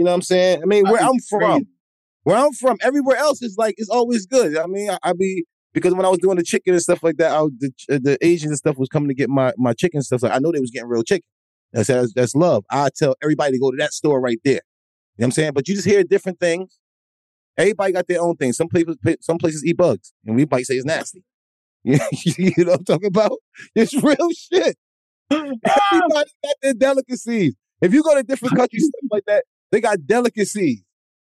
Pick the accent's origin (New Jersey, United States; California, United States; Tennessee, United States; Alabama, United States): New Jersey, United States; I'm from Jersey. I'm just not going to lie to you.